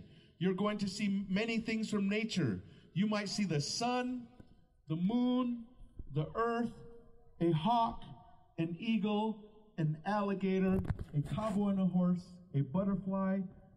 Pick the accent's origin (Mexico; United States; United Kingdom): United States; Arizona; Again, we come from Arizona. It's really dry, so for us it's really beautiful to see these clouds, see this rain falling down